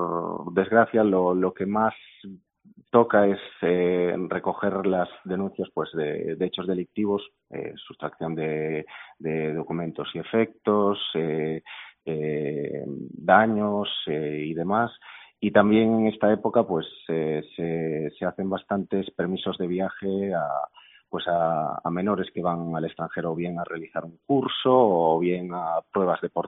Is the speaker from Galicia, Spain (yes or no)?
yes; Baio, Galicia, Spain; now in A Coruña, Spain; yo soy de Baio, de un pueblo de la Costa de la Morte. Tengo 31 años y actualmente estoy viviendo aquí en La Coruña con mi pareja.